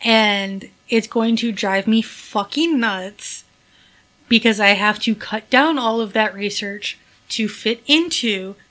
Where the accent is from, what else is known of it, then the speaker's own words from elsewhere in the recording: Wisconsin, United States; She wasn't in Illinois. I'm from Wisconsin.